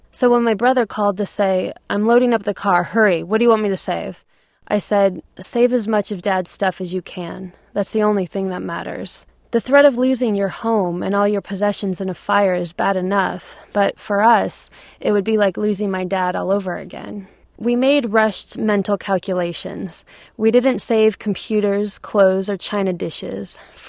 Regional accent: Porter Ranch, California, United States; now in Washington, United States; my family's house in my hometown of Porter Ranch, California, reached me 3,000 miles away in D.C.

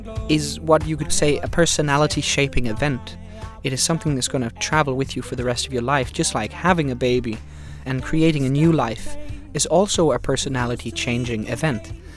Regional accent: Copenhagen, Capital Region of Denmark, Denmark; When I look back on my childhood and growing up in Christiania and I think about my father and my mother, and the house my dad built

